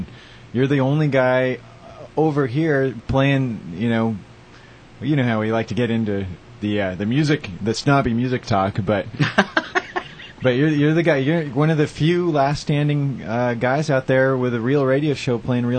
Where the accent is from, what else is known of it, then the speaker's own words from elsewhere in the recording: Los Osos, California, United States; It's a little suburb of San Luis Obispo.